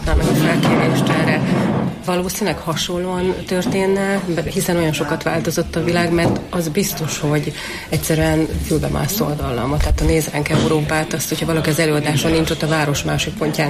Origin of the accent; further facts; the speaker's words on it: Eger, Heves, Hungary; egriként szerintem nagyon sokan vagyunk, akik szinte 20 éve kilátogatunk.